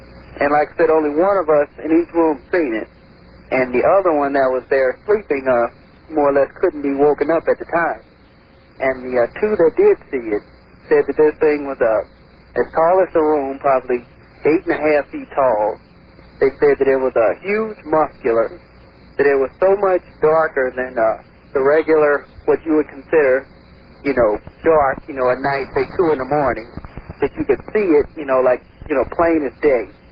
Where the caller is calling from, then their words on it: St. Louis, Missouri, United States; I'm calling from St. Louis.